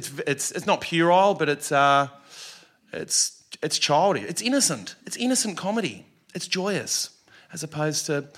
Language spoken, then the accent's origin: English; Australia; It's hard being an Australian. It's hard being a weird guy or an effeminate kind of guy in Australia as well.